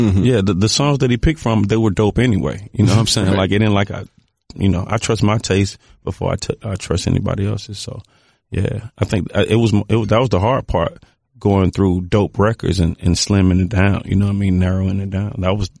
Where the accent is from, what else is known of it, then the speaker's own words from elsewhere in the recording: Atlanta, Georgia, United States; and I'm from Atlanta, and I'm obviously a Hawks fan.